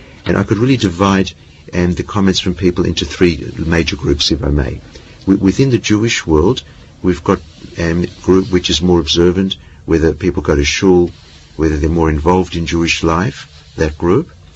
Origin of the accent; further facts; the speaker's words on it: Australia; and especially as an Australian